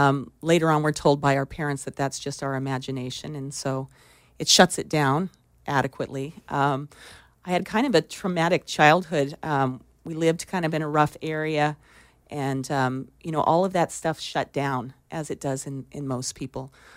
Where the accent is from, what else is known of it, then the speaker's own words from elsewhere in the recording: Denver, Colorado, United States; I loved nature and I grew up in Denver, Colorado.